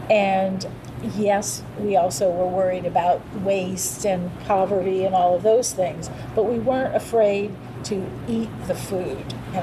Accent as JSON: {"language": "English", "town": "New Orleans", "region": "Louisiana", "country": "United States", "tie": "born there", "said": "And I was born here in New Orleans."}